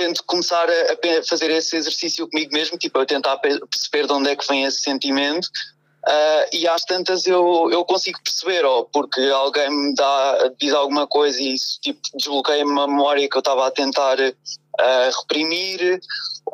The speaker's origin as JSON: {"language": "Portuguese", "region": "Lisbon", "country": "Portugal", "said": "Ainda por cima, porque sou de Lisboa"}